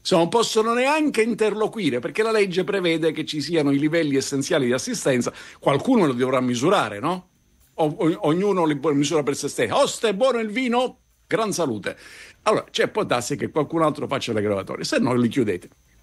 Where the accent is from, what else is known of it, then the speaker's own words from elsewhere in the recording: Southern Italy, Italy; mi dispiace da terrone, devo dire